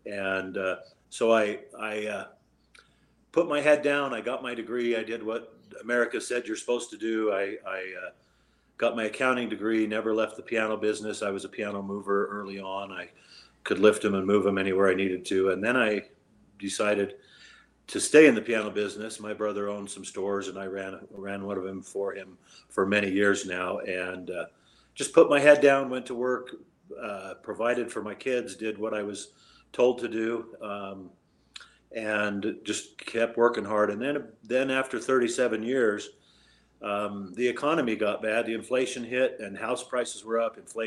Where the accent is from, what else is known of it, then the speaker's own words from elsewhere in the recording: Utah, United States; So I grew up here in Utah, number six in a family of 17 children.